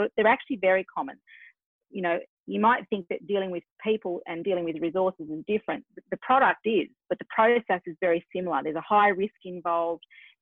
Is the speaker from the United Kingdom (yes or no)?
no; Australia; accent: Australian; my funny accent obviously is Australian, and I'm very proudly of Australian.